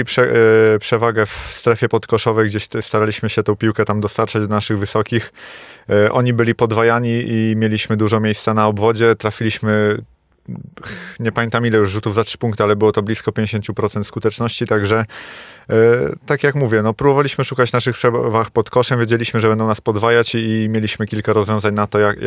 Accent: Lublin, Lublin Voivodeship, Poland; wyjechałem z Lublina tuż po skończeniu liceum, po zdaniu matury i gdzieś tam ta koszykarska droga zawiozła mnie w różne zakątki Polski. Tak grałem w Zgorzelcu, w Sopocie, we Włocławku, w Warszawie, no i tak jakoś przyprowadziła mnie do rodzimego Lublina

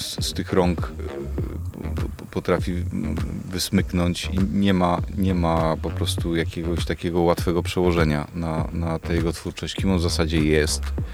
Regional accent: Lublin, Lublin Voivodeship, Poland; Jestem z Lublina, w Lublinie się wychowałem, potem dużo podróżowałem, jeździłem, studiowałem też za granicą, potem wróciłem do tego miasta

